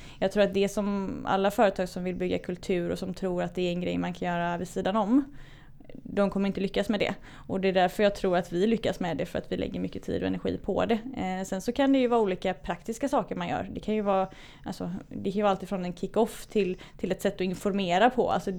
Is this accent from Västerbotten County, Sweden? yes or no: no; Västra Götaland County, Sweden; Jag bor i Göteborg, jag är uppvuxen lite utanför Göteborg men har bott i Göteborg det senaste decenniet i alla fall. Bor i Johanneberg